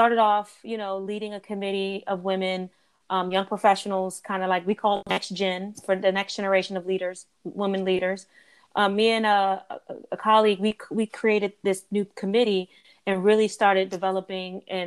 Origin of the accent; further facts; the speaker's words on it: Maryland, United States; now in Los Angeles, United States; I grew up in the Maryland, D.C. area.